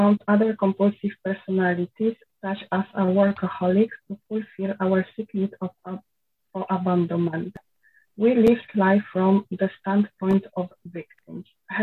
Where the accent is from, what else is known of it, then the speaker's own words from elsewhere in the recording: Poland; now in United Kingdom; I'm an adult child. I live in the UK, but I'm originally from Poland.